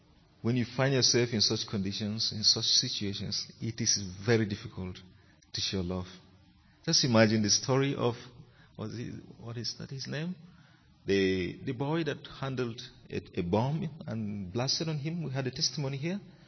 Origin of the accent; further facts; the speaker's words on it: Nigeria; You know, I came from Nigeria, and recently we had so many crisis situations.